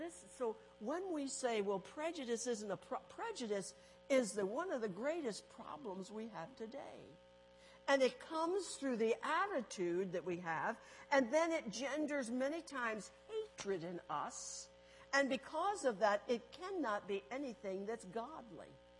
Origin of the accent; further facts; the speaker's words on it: United States; Because as an American, they're a threat to us now.